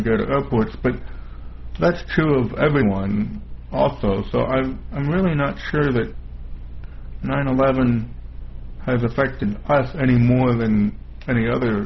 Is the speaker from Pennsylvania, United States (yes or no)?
yes; Pennsylvania, United States; I'm from Pennsylvania.